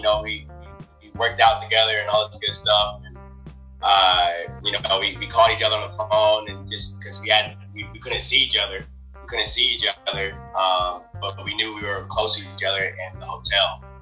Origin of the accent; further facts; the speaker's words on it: Atlanta, Georgia, United States; also born or lived in Sacramento; I was born in Sacramento, moved all over the States, pretty much grew up in Atlanta, Georgia